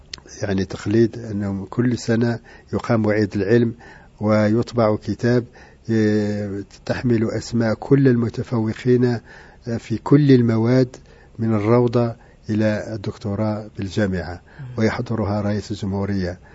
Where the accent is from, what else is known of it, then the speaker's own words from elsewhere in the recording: Algeria; يعني العلماء الكبار عندنا في الجزائر